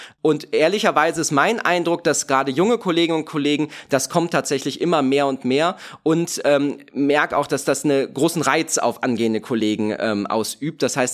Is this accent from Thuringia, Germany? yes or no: no; Cologne, North Rhine-Westphalia, Germany; dass ich gebürtiger Kölner bin und tatsächlich nach wie vor mit meiner Heimatstadt sehr, sehr verbunden bin